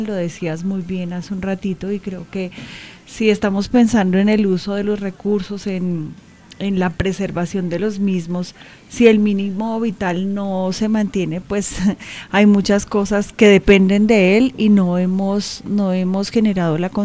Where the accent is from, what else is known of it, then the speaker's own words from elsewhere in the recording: Colombia; recobrar pues digamos el sentido incluso de lo que somos como colombianos